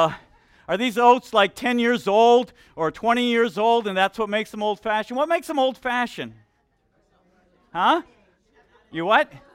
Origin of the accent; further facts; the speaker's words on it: Colombia; now in United States; I grew up in Colombia, South America.